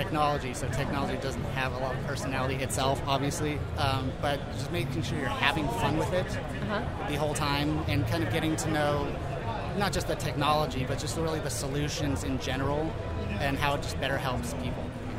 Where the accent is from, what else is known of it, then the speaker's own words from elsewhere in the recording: California, United States; but I'm from the Bay Area, California, so the weather is pretty much, it's pretty much the same.